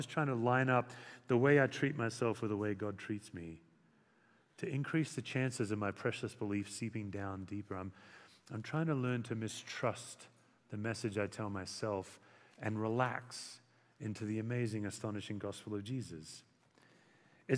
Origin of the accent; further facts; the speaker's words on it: Australia; I'm an Australian citizen.